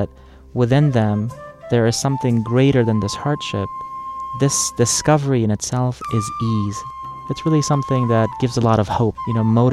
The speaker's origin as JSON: {"language": "English", "region": "Kabul", "country": "Afghanistan", "said": "when they found out that I was from Afghanistan and I was born in Kabul"}